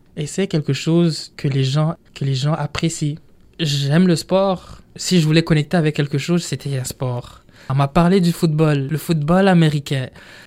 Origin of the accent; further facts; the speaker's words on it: Burundi; first language Kirundi; French is a second language; now in Quebec, Canada; Ma langue maternelle, c'est le Kirundi. Je suis venu ici au Québec surtout parce que si mon frère, mon grand frère, il était déjà ici. J'étais déjà francophone.